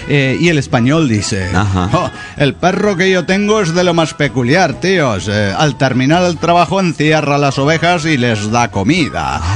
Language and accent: Spanish; Mexico City, Mexico; Soy el frenópata de Ciudad de México.